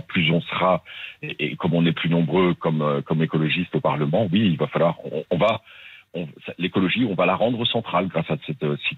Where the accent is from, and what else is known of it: France